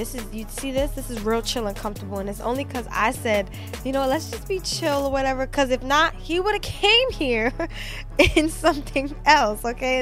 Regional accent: New York, United States; I'm from New York.

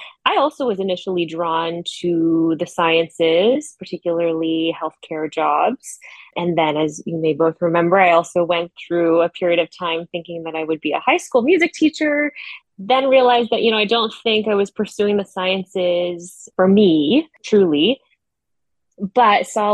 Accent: Stouffville, Ontario, Canada; now in Montreal, Canada; I'm just a rising 2L at McGill here in Montreal. Outside of that, I hail from Stouffville, Ontario. I'm obviously now living in Montreal

